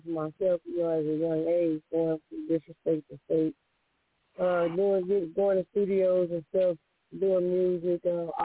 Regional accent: Gary, Indiana, United States; born there; also born or lived in Chicago / Detroit; because I was born in Gary, Indiana. So from Gary to Chicago, then my granddaddy came to Detroit and bought a lot of property.

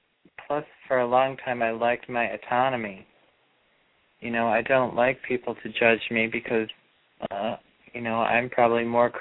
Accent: Chicago, Illinois, United States; born there; I was born at 432 in Illinois, Chicago.

